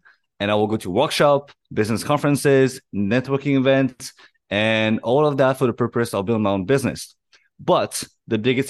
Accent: France; I was born and raised in France.

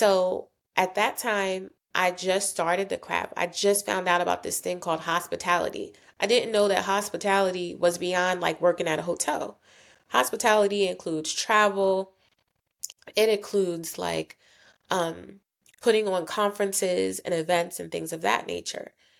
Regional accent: New Jersey, United States; I'm from South Jersey.

